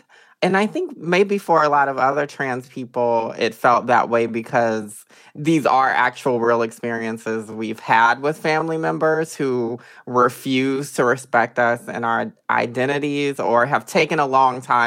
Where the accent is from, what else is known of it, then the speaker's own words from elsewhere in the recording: Atlanta, Georgia, United States; I'm from Atlanta, so I know folks like Taylor Alexander, Shea Coulee of RuPaul's Drag Race fame.